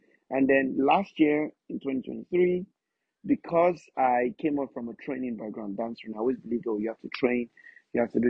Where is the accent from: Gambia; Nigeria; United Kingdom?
Nigeria; Yeah, so I'm Nigerian.